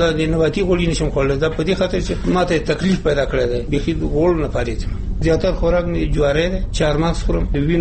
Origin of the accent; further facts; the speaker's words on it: Nuristan, Afghanistan; مونږ د نورستان یو